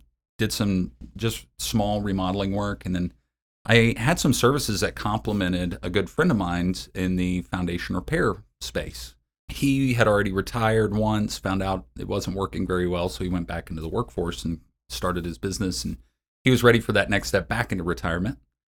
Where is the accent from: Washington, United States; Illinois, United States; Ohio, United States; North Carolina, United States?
North Carolina, United States; Boone; A little town called Boone, North Carolina. Most people don't remember where Boone is or know where it is.